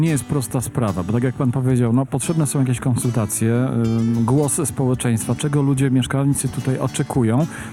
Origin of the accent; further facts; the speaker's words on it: Jasło, Subcarpathian Voivodeship, Poland; Jesteśmy z Jasła, z miasta, które pięknie wygląda.